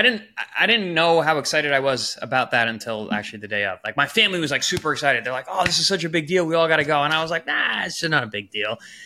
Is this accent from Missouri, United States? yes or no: no; New York, United States; So, yeah, man, I'm a New Yorker through and through.